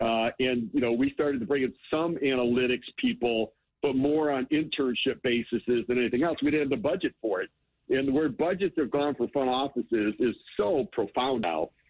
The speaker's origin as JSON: {"language": "English", "town": "Detroit", "region": "Michigan", "country": "United States", "said": "You know, I was from Detroit."}